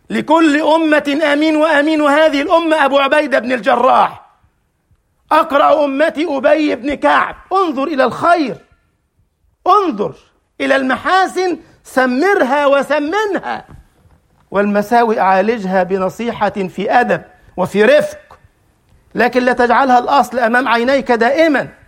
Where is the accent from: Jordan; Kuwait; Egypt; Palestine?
Egypt; اللي بيسميه عندنا في مصر الدلع